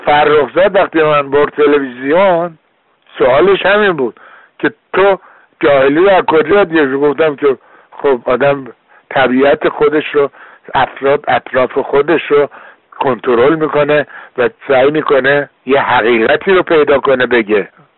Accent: Iran; moved away; من در حقیقت وقتی که از ایران اومدم بیرون به هیچ وجه من الوجود ناراحت نبودم

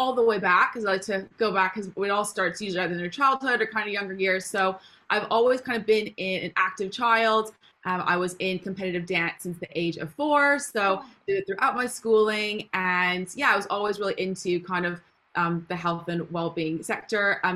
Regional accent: Canada; moved away as an adult; now in United Kingdom; Can you tell by my accent as well? I'm not from the UK originally, I'm from Canada. So grew up in Canada, did all my schooling there.

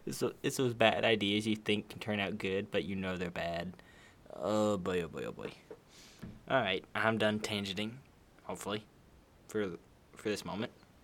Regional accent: the South, United States; I'm from the South. Everything's food.

